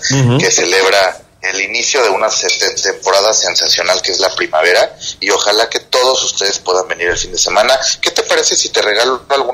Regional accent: Mexico; lo que somos los mexicanos a nivel internacional

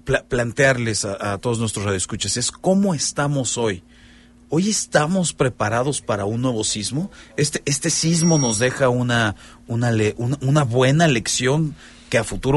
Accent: Mexico; Y esa impunidad es la que nos lastima como mexicanos.

